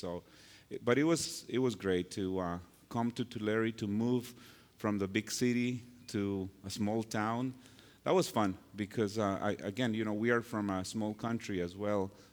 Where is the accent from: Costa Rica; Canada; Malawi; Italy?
Costa Rica; English is a second language; now in California, United States; I am originally from Costa Rica. So I remember when I first came here, I didn't speak a word in, well, maybe 2-3 words in English.